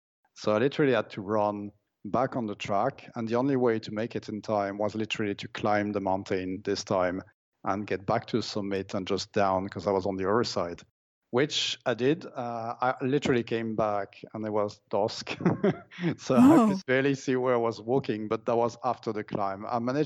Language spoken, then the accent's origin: English; Brittany, France; I come from Brittany in France, where I think the highest mountain is actually a hill, which must be 300 meters high.